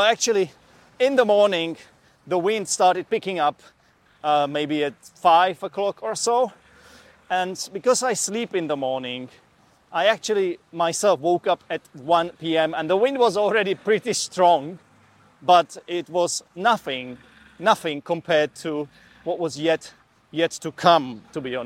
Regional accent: Czechia; will be me describing to you the experience of someone who comes from Central Europe. I'm from the Czech Republic

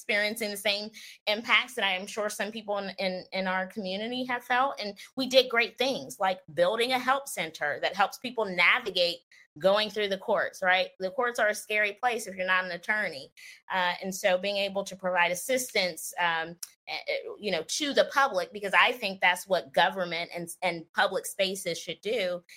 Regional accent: Cincinnati, Ohio, United States; One, I think being raised in the city that I get to serve every day is extra special because I've lived my entire life here.

